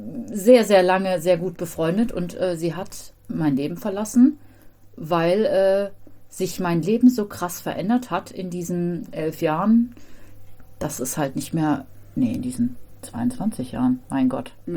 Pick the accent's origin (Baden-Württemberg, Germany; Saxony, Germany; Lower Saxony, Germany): Baden-Württemberg, Germany; aber ich komme halt aus dem Schwarzwald und ich hatte halt nichts.